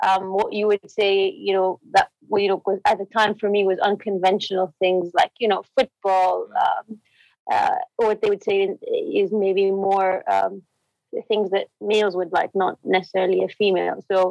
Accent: Jeddah, Makkah Province, Saudi Arabia; I grew up in Saudi, in Jeddah. We studied there. Graduated high school from there. So, basically Saudi through and through.

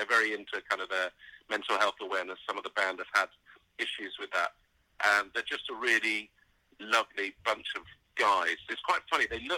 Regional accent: Lebanon; growing up in Lebanon, we were often we were being shelled and bombed for up to 3-4 weeks

